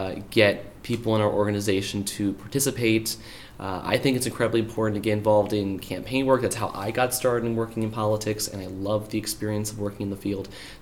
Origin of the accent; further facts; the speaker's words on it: New Jersey, United States; So I am also out of state. I'm from New Jersey. I go to school in Massachusetts.